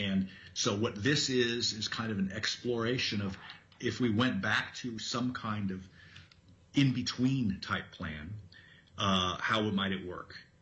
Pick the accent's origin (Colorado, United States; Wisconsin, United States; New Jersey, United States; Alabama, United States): Colorado, United States; Denver; I'm an actuary, a credentialed actuary. I'm from Denver, Colorado.